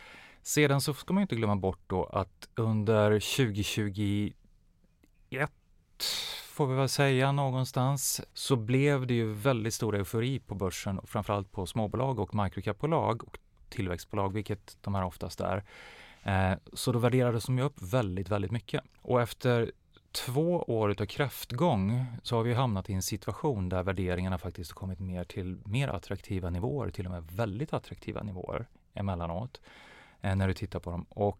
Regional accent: Vänersborg, Västra Götaland County, Sweden; jag växte upp på västkusten i Sverige i en liten stad som heter Vänersborg. Utbildade mig på Handels, framförallt i Göteborg.

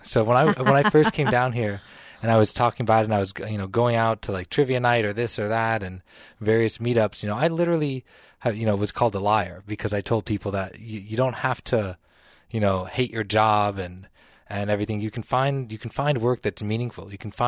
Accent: West Palm Beach, Florida, United States; I'm from Florida, from West Palm Beach area, grew up here, went away, but came back because Dad got ill.

